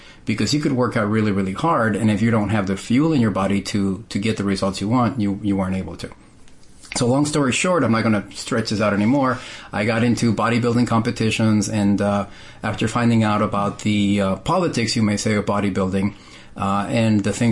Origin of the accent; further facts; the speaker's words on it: Texas, United States; Well, initially, I grew up in Texas, in a little border town in Texas.